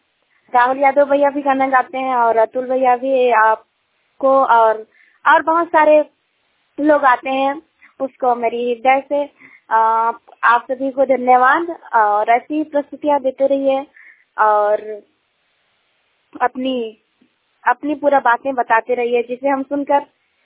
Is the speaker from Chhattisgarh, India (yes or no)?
yes; Chhattisgarh, India; मैं छत्तीसगढ़ की रहने वाली हूँ और मैं छत्तीसगढ़ से बोल रही हूँ।